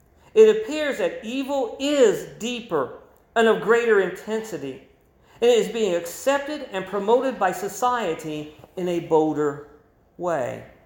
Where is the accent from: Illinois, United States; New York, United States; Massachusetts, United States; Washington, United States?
Illinois, United States; also born or lived in Missouri; If you would have told me as a young person growing up in Illinois or even going to college down in Missouri at Baptist Bible College